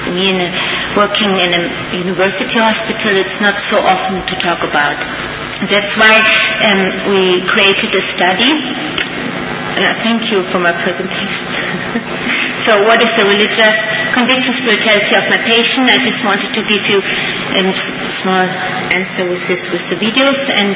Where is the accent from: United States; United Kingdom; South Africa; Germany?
Germany; now in Vienna, Austria; I'm originally from Germany, but I work as a doctor in the oncology in the medical university in Vienna, in a hospital